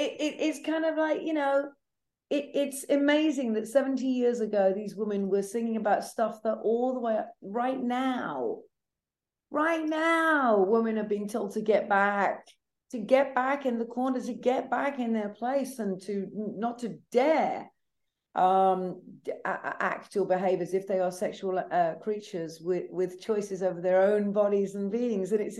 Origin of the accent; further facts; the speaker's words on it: United Kingdom; because as a Brit, you know, I would say every two minutes something weird would happen